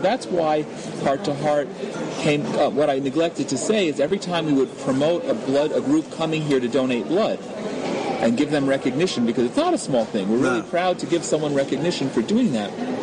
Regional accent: New Jersey, United States; also born or lived in New York; now in Israel; No, I'm not. I was born and raised in New York and raised in New Jersey, but I've always been Israeli.

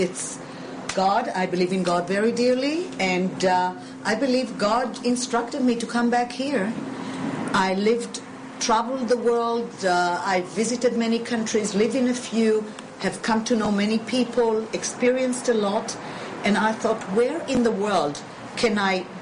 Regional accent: Israel; I'm not afraid to tell anybody I'm from Israel

